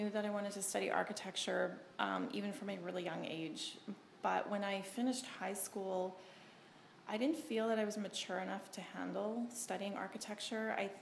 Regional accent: Canada; growing up in Canada

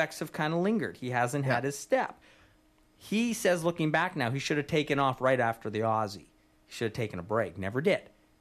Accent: Canada; Now, as a Canadian, say we've got a great tennis player.

